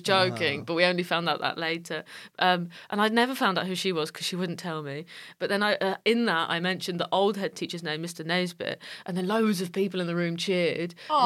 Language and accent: English; Nottingham, East Midlands, United Kingdom; I did a gig in Nottingham on Thursday night, my hometown.